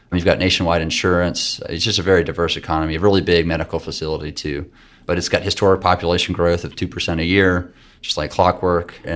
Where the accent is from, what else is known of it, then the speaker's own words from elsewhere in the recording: Houston, Texas, United States; also born or lived in Denver, United States; I was born in Denver, Colorado. I was an oil brat, so we moved around every 2.5 years, basically. And that took us overseas twice, but mostly back to Houston. So I grew up mostly in Houston on the west side.